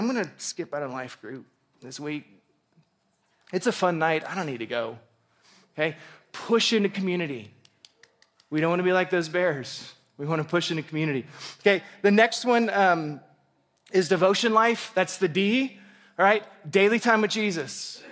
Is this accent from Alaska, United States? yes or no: yes; Alaska, United States; I the only thing I can compare it to, I grew up in Alaska.